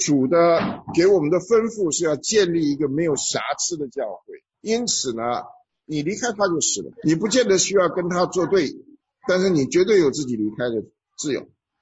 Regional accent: China; 这个我们中国人喜欢讲的什么

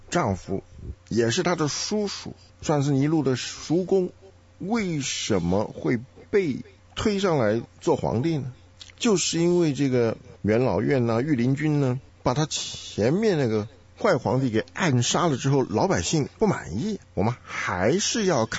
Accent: China; 我们中国人就想不通了

